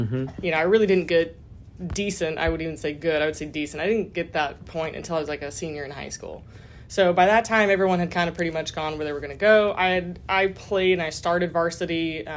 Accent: California, United States; also born or lived in Indiana; I'm originally from California. Mm-hmm. I was born in California, grew up until my parents divorced. And then I went to Indiana after my parents split up.

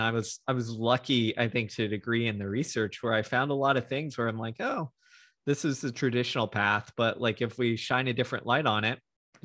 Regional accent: Texas, United States; mainly because I'm from Texas, so everybody knows that story here.

